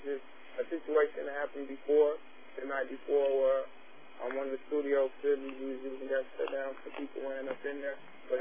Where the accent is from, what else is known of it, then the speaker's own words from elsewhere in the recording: Chicago, Illinois, United States; I'm from the 9, I'm from Lime City, I'm from 79th and St. Lawrence. I grew up on 7831 South Langley. My whole life, dog, since I was like 17 years old.